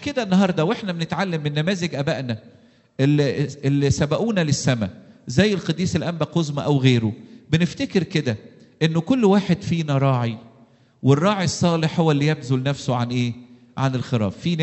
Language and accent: Arabic; Egypt; رغم الضغوط اللي عندنا في مصر وانتم عارفين وجايين من مصر وفاهمين